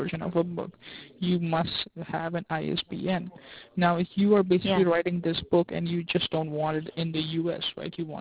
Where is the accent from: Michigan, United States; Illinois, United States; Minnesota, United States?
Illinois, United States; Rockford; Personally, I am from Illinois, Rockford.